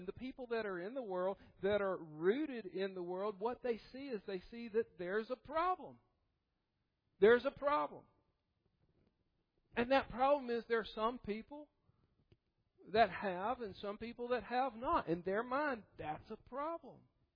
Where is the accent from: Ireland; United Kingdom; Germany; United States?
United States; Georgia; I grew up in Georgia.